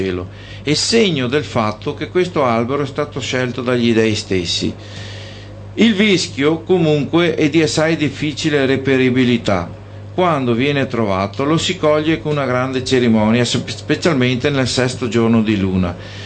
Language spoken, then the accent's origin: Italian; Veneto, Italy; io essendo veneto preferisco la scrittura di Reitia